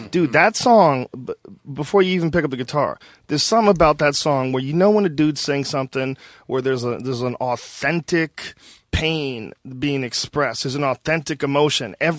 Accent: Boston, Massachusetts, United States; Oh yeah, I grew up in Boston, so … is royalty.

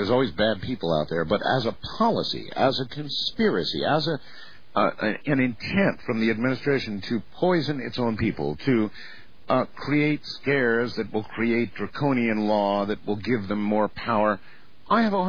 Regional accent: United States; Look, I'm an American. You're an American.

